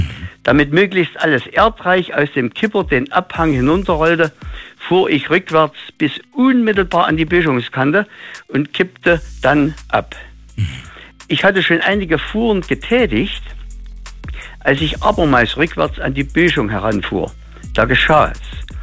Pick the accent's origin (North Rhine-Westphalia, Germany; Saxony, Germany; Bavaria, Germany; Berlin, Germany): Saxony, Germany; Ich komme aus dem Erzgebirge.